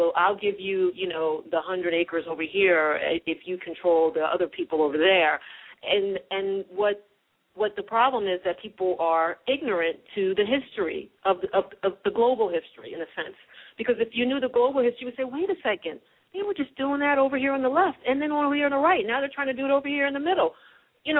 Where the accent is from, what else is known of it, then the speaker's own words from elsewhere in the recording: United States; It's like for me as an American